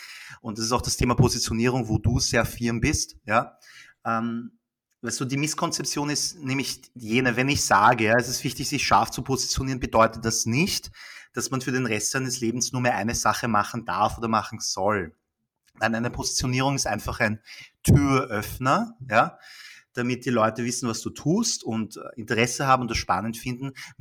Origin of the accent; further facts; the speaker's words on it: Vienna, Austria; aus Österreich. Ich bin in Wien geboren und aufgewachsen. Meine beiden Eltern kommen allerdings aus Südkorea.